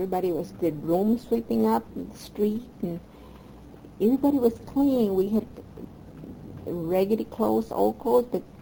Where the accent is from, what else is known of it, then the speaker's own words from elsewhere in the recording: United States; And in a way, although I grew up in the United States and I love dearly this country